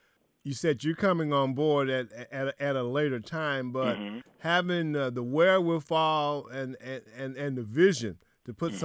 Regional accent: Detroit, Michigan, United States; I saw a documentary on my hometown, Detroit

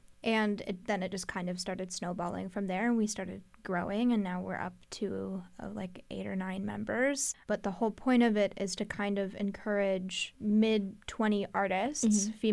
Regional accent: San Antonio, Texas, United States; now in Waco, United States; No, I am actually from San Antonio.

